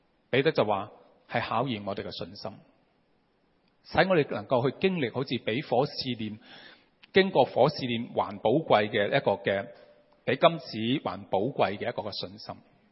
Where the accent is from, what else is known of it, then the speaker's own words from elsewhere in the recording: Hong Kong; 去帮我们香港人，特别香港里面的